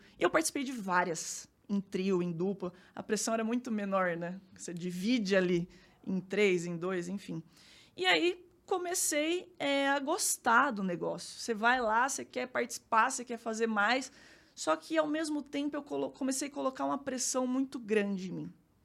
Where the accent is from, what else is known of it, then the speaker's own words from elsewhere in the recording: Paulínia, São Paulo, Brazil; Eu sou. Sou de Paulínia. Interior.